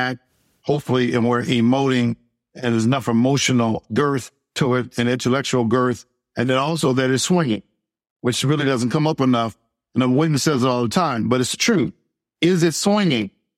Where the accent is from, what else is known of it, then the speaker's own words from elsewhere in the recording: Colorado, United States; I'm from Colorado.